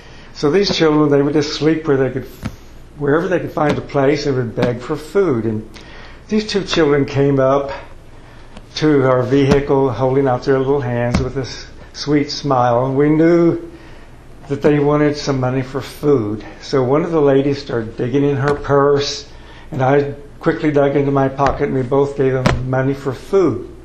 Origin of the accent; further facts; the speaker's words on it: Oklahoma, United States; they went to Oklahoma, my home state, after the tornadoes